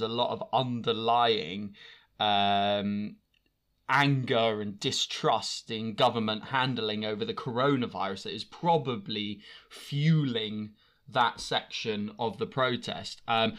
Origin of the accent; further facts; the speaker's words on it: United Kingdom; And I just felt like as a Brit